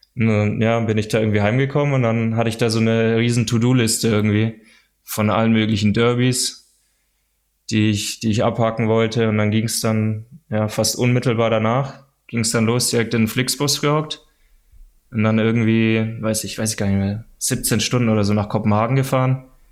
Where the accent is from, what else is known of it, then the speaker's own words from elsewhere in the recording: Nuremberg, Bavaria, Germany; also born or lived in Fürth; aber ich komme aus Nürnberg. Ich identifiziere mich natürlich auch eher mit Nürnberg.